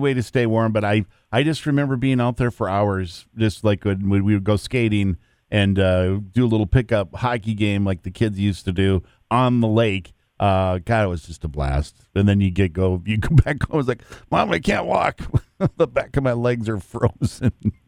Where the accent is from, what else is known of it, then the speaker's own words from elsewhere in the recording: Detroit Lakes, Minnesota, United States; Because I grew up in Detroit Lakes, we did have an indoor arena, but there were several times that we would go play our hockey games outside.